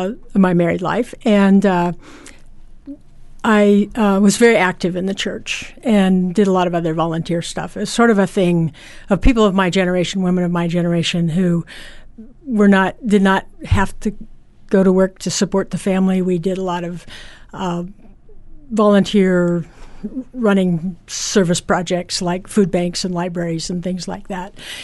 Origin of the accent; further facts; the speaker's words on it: Portland, Oregon, United States; I grew up in Portland, and my grandparents lived in Seaside, and many of my relatives fished the Columbia, and so it's really home.